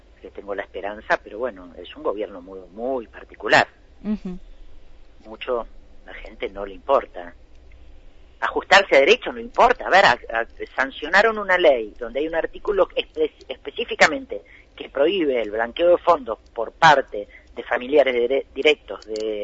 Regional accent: Argentina; Realmente es muy preocupante la situación de nuestro país, y creo que eso, como argentinos, nos compromete

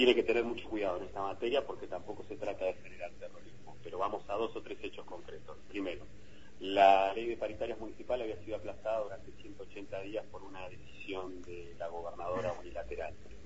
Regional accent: Argentina; esto como argentinos ya lo vivimos y nos costó muy caro

